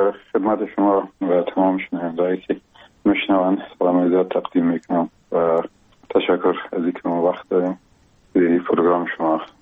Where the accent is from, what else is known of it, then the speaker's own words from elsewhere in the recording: Afghanistan; ولایت لوگر و از مربوطات ولسوالی محمد آقا، یک قریه با اسم گمران و شیرازه یاد میشه، از اونجا به دنیا آمدیم و اون سالهای اول زندگی را اونجا در آغوش پدر و مادر بزرگ شدیم و اونجا به اصطلاح ابتدای مکتبم شروع کردیم